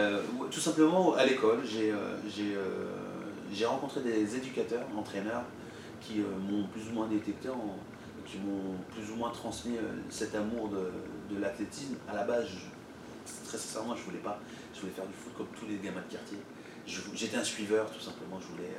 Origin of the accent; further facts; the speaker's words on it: Île-de-France, France; j'ai 37 ans. Je suis né le 28 mars 1983 à Juvisy. Je viens de la banlieue sud de Paris. J'ai des parents originaires du Sénégal et du Mali. Je suis français, né ici.